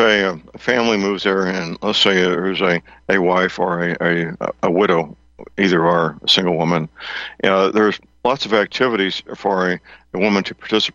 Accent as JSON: {"language": "English", "town": "St. Louis", "region": "Missouri", "country": "United States", "tie": "born or raised there", "said": "I was watching a TV news station from my hometown, St. Louis, two nights ago"}